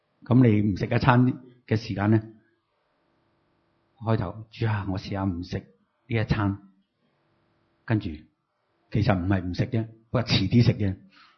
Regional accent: Hong Kong; 但系当你连你生命里面而家我哋香港人咩，或者中国人最中意咩？中国人最中意食啊

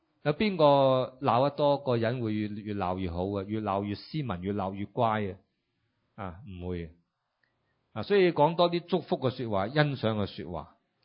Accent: Macau; born there; 我3月10号生日，我在澳门出世。

